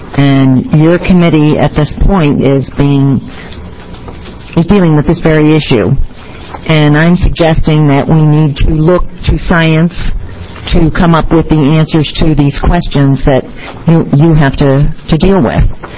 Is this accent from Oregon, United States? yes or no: yes; Oregon, United States; I'm from Jackson County. I live in Applegate, a very rural area of Jackson County.